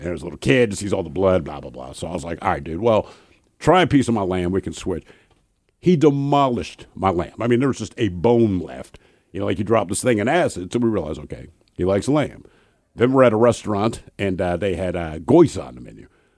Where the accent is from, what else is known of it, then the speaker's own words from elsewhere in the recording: Algona, Iowa, United States; That remind me of the house I grew up in Algona.